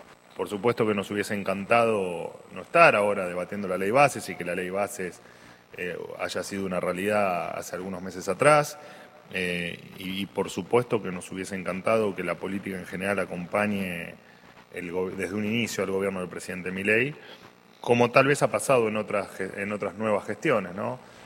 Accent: Argentina; que en el futuro nos haga sentir orgullosos a todos los argentinos de cómo hemos sacado al país de la más absoluta miseria.

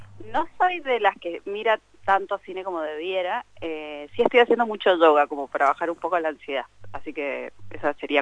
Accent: Mendoza, Argentina; siendo mendocinos sabemos bien de que no es algo imposible.

